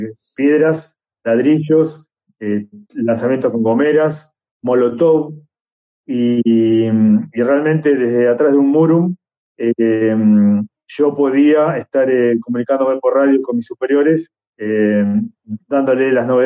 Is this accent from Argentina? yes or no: yes; Argentina; yo he compuesto fuerzas de seguridad aquí en mi país, en Argentina